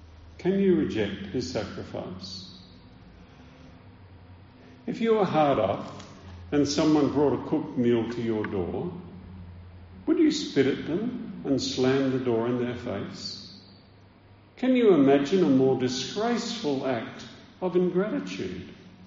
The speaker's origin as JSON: {"language": "English", "town": "Meningie", "region": "South Australia", "country": "Australia", "said": "I come from Meningi, which means mud. So it's like me from the town of Mud going to the Lord Mayor of Melbourne"}